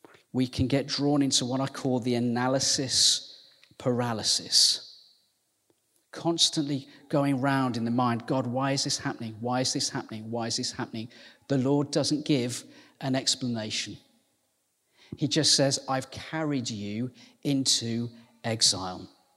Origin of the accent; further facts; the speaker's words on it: Walsall, West Midlands, United Kingdom; I'm from the West Midlands. I'm from a place called Warsaw, which is just north of, it's near Birmingham.